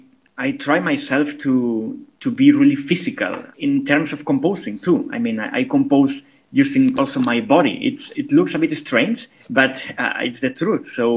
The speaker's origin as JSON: {"language": "English", "country": "Spain", "tie": "born or raised there", "second_language": "English", "said": "the music school here in my hometown in Spain"}